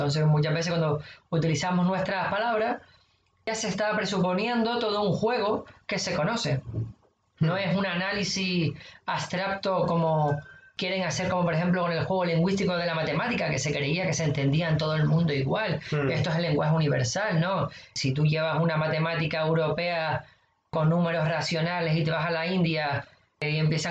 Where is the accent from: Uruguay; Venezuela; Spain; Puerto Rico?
Spain; a buscar nuestra propia identidad como españoles